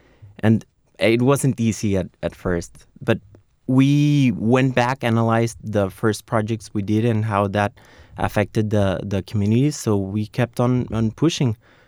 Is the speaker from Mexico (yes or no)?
yes; Tijuana, Baja California, Mexico; So growing up in Tijuana and seeing how it evolved through the years